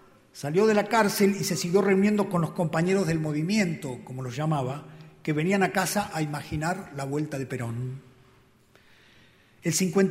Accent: Adrogué, Buenos Aires Province, Argentina; born there; En marzo de 1957 abandonamos medio clandestinamente a Adrogué, un suburbio de Buenos Aires donde yo había nacido y donde había nacido mi madre, y nos fuimos a Mar del Plata, una ciudad que está a 400 kilómetros al sur de la provincia de Buenos Aires.

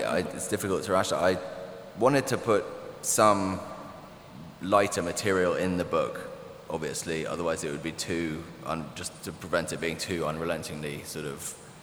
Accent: London, United Kingdom; I grew up in London. It's sort of for me, it's the sort of emotional center of the world.

